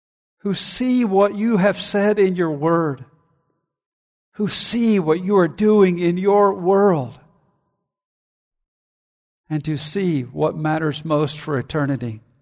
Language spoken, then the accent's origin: English; Alabama, United States; Now, I grew up in Alabama cheering for Alabama, and Alabama-Auburn rivalry is crazy.